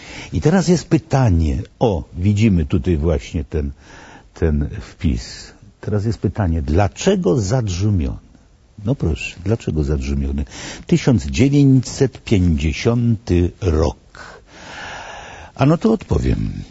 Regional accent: Przededworze, Świętokrzyskie Voivodeship, Poland; born there; ja urodziłem się w Przededworzu, to jest wioska jakieś 2 kilometry od Chmielnika. Chmielnik leży między Kielcami a Buskiem Zdrojem.

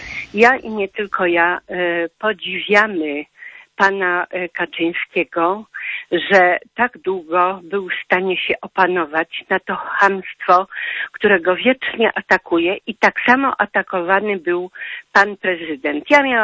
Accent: Kraków, Lesser Poland, Poland; ja jestem rodowitą krakowianką, u nas nigdy nie było takiego chamstwa.

